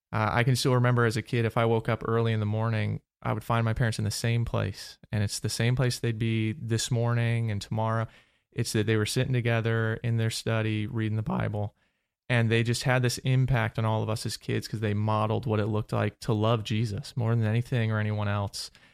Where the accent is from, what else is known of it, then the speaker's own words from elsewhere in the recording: Monrovia, Maryland, United States; Yeah, so I grew up in a really small town in Maryland called Monrovia, Maryland.